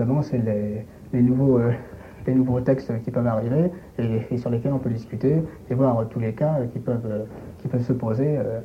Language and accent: French; Ormes, Centre-Val de Loire, France; born there; now in Orléans, France; Je suis né à Orme, à 7 km d'ici environ.